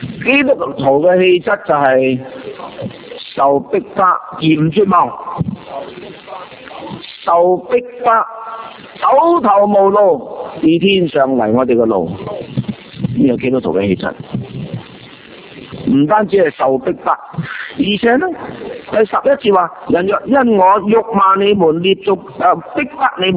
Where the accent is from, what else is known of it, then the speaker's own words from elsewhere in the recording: Guangdong, China; 所以我哋廣東人叫鹽叫做咩噶？